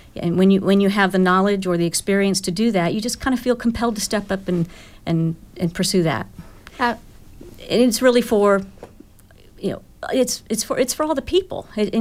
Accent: Indianapolis, Indiana, United States; I'm a Hoosier, native Hoosier. I grew up in Indianapolis and have been in Morgan County for about 30 years, all my adult life.

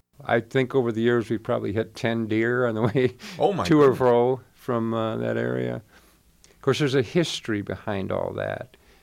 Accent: East Gary, Indiana, United States; I was raised in East Gary, Indiana. It was sort of a mill, all the mill workers lived there.

